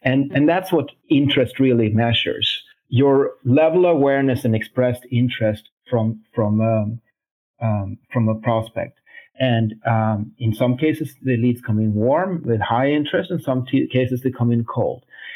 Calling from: Barcelona, Catalonia, Spain; I'm calling today from Barcelona, where we have our R&D center.

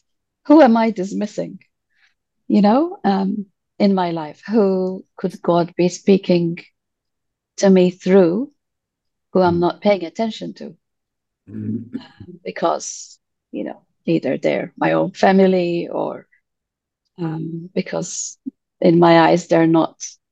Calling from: Wellington, New Zealand; I am calling in from Wellington, part of the church mission team in the Archdiocese. I live in Johnsonville, part of St. Francis of Assisi O'Hare Parish.

